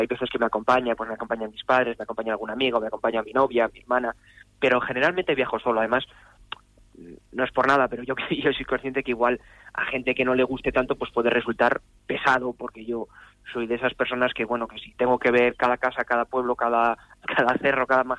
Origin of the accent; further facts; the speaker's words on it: Castile and León, Spain; conocer bastante bien toda la realidad, en mi caso de la provincia de Soria y de Burgos, porque también soy de Burgos